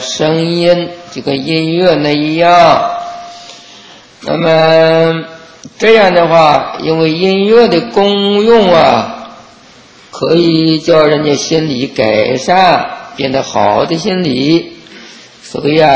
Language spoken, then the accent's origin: Chinese; China; 比如说我们中国人，只能说中国人的话，同样中国人的话，各省有各省的这个方言